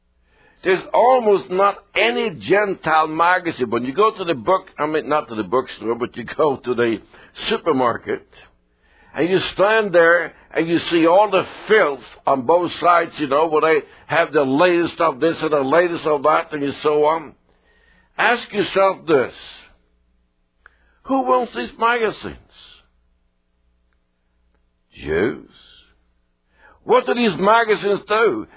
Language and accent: English; Sweden; I remember I was raised in Sweden, and I remember it was a secular country